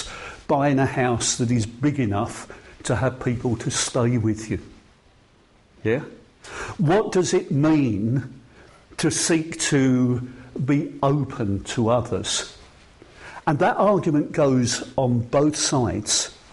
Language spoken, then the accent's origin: English; Dagenham, London, United Kingdom; My hometown, Dagenham, was one of those which was 68 for Leave.